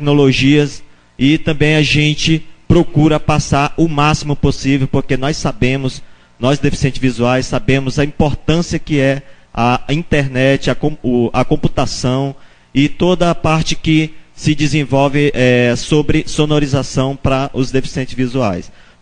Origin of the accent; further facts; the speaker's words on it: Tucuruí, Pará, Brazil; Sou de Tucuruí, Pará, cidade quase 3 mil quilômetros de distância. Vim dessa cidade tão longe